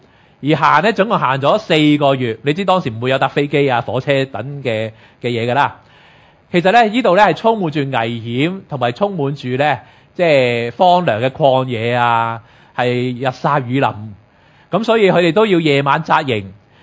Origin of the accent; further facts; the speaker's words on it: Hong Kong; 我哋香港人呢最叻就係忙碌嘅工作